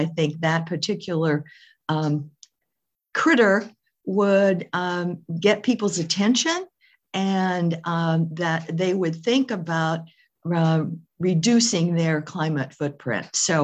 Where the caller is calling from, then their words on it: Edmonds, Washington, United States; I'm calling in from Edmonds, Washington.